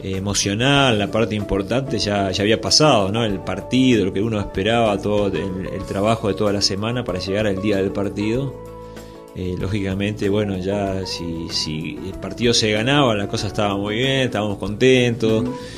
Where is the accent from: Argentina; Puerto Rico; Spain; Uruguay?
Uruguay; Y más teniendo en cuenta cómo somos nosotros uruguayos, ¿no?